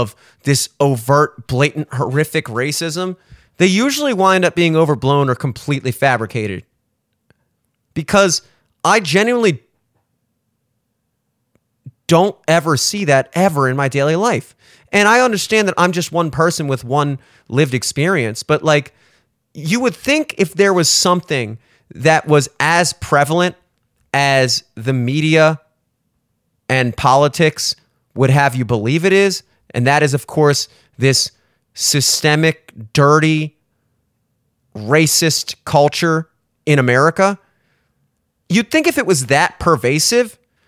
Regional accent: Maryland, United States; Whatever. Maybe it's because I'm from Maryland.

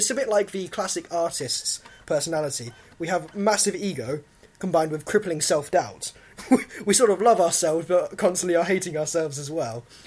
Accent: United Kingdom; I think there is a bit of a culture as British people in general, and I do think it comes from the days of when we were the greatest country in the world

